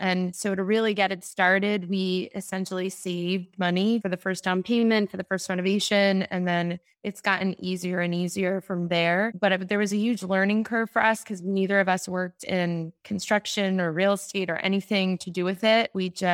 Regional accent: New Jersey, United States; I'm from North Jersey.

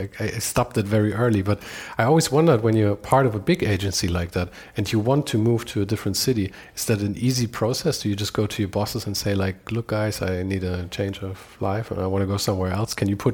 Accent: Munich, Bavaria, Germany; Because like you said, I'm from Munich.

